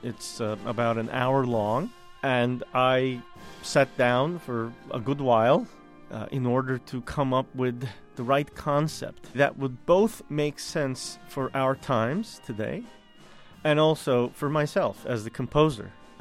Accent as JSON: {"language": "English", "country": "Turkey", "tie": "born or raised there", "said": "I had no knowledge of Middle Eastern music at the time, even though I grew up in Turkey."}